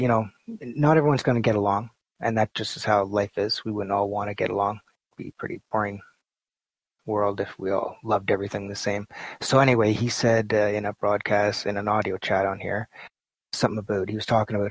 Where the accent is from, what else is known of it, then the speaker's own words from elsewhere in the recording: Canada; I'm Canadian, so hockey's big here.